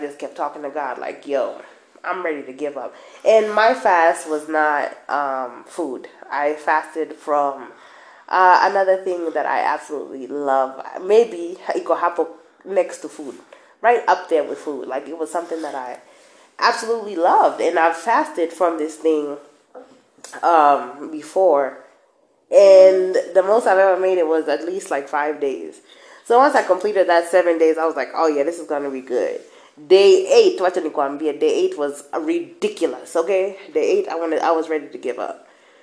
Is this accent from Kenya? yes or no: yes; Kenya; I am your Kenyan plug, and I talk all things that go through my head.